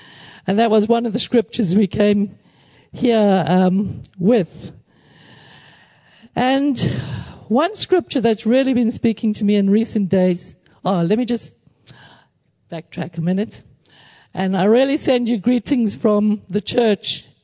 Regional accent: South Africa; also born or lived in Kenya / London, United Kingdom; now in Cyprus; I was born in Kenya, grew up in South Africa, then London 13 years, and now I'm doing my practicum, my Bible college practicum in Cyprus

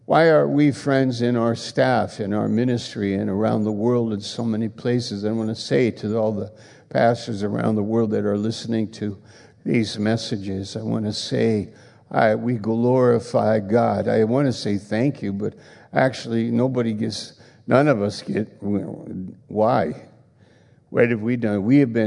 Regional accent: United States; My country, I have a personal preference. I'm an American.

